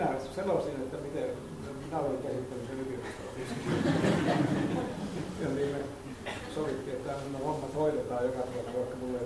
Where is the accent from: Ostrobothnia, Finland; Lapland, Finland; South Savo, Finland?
Lapland, Finland; Inari; minä olin syntynyt ja kasvanut Inarissa ja sitten työskentelin koulupoikana Muttusniemen koeasemalla siellä Muttusjärven rannalla.